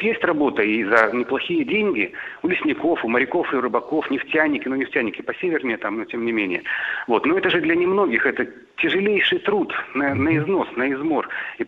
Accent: Chukotka Autonomous Okrug, Russia; moved away; Я уехал с Чукотки, там надо более решительным быть человеком, чтобы с Чукотки или с Камчатки уехать.

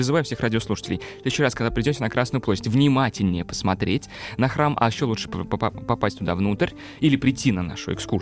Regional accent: Kazan, Tatarstan, Russia; Иван Грозный взял Казань, мой родной город.

